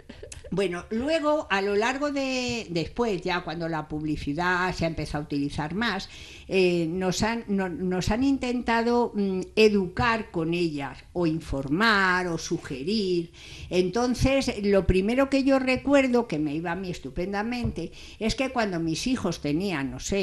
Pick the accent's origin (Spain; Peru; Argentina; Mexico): Spain; Madrid, Community of Madrid; yo que soy de Madrid